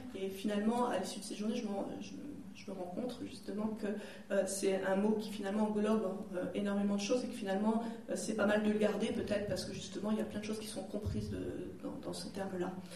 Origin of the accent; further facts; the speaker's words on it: Bordeaux, Nouvelle-Aquitaine, France; puisque je viens de Bordeaux, donc de l'Aquitaine.